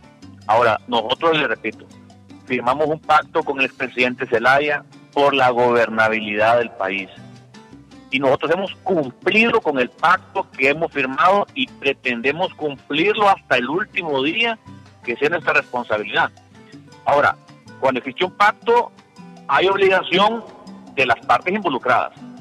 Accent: Honduras; es un tema que deberemos nosotros de resolverlo como hondureños y como Congreso

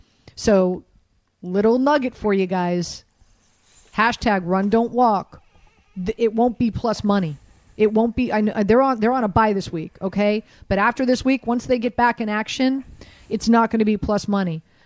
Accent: Miami, Florida, United States; I know I'm from Miami, born and raised down there in Kendall, went to Sunset Senior High School, went to University of South Florida in Tampa, right?

